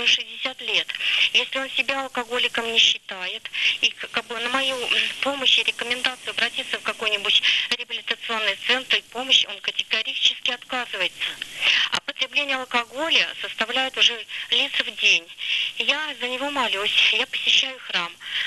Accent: Kirov Oblast, Russia; я из Кировской области.

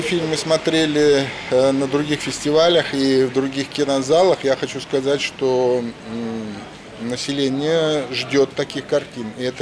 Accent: Minsk, Belarus; Ну, я сам из Минска

